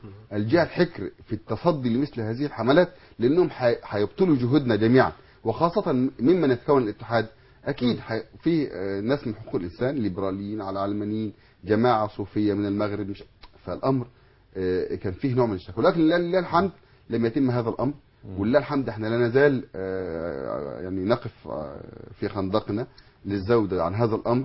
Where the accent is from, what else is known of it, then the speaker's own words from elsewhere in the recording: Egypt; كان كل ما وصلنا كمصريين